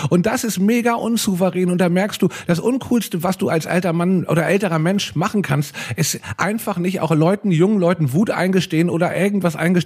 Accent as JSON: {"language": "German", "region": "Hamburg", "country": "Germany", "tie": "born or raised there", "said": "Aber früher war das für mich in meiner Kindheit auch noch in Hamburg"}